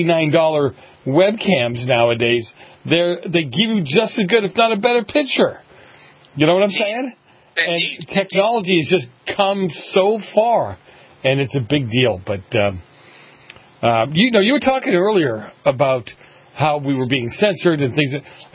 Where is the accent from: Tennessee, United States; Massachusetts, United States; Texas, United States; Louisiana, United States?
Massachusetts, United States; Boston; I grew up in Boston